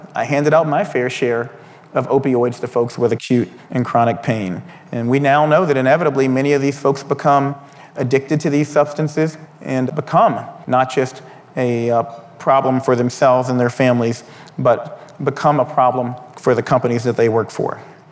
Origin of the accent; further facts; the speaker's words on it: Indiana, United States; Indiana, my home state, just started up their Healthy Opportunities Office